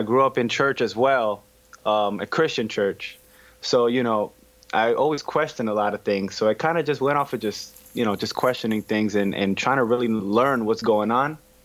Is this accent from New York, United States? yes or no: no; Connecticut, United States; now in Bridgeport, United States; Okay, I'm from Connecticut. I'm living here in Bridgeport.